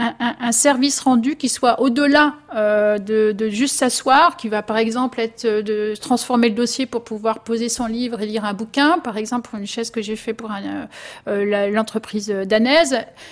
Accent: Grand Est, France; Bon, après, je viens aussi de la Marne, donc c'est direct

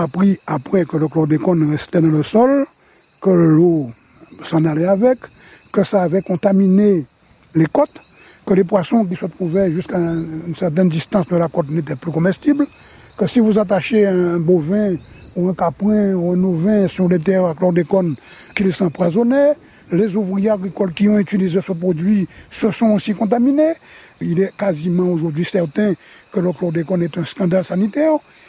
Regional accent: Capesterre-Belle-Eau, Guadeloupe, France; born there; Oui, je suis né ici à Capesterre-Belle.

